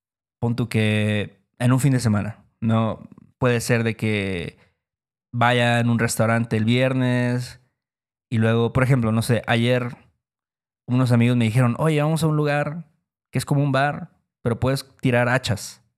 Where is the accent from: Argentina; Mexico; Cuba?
Mexico; nosotros la verdad es que no somos el mexicano promedio.